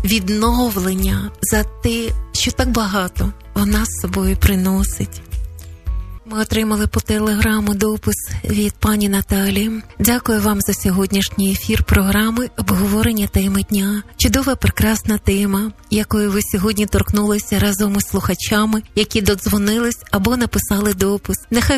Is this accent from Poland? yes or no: no; Uzhhorod, Zakarpattia Oblast, Ukraine; now in Italy; Я сам з Ужгорода, і це спогади з дитинства, хоча зараз знаходжусь за кордоном в Італії.